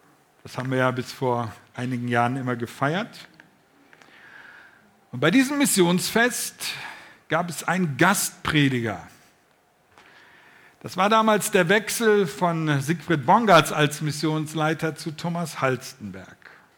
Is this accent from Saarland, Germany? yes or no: no; Velbert, North Rhine-Westphalia, Germany; Wenn ich heute irgendwo unterwegs bin und erzähle, ich komme aus Velbert, dann ist immer die Frage, wo ist denn das?